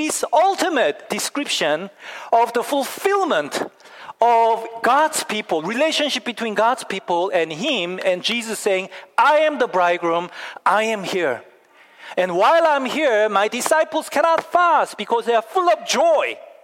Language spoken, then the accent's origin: English; South Korea; I used to have a patch here when I was growing up in Korea